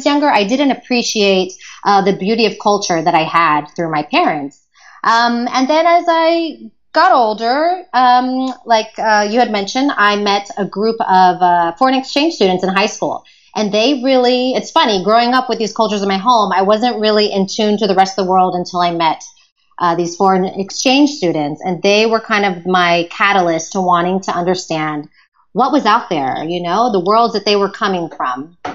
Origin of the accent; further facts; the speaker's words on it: Houston, Texas, United States; Growing up in Houston, Texas is where I spent my childhood.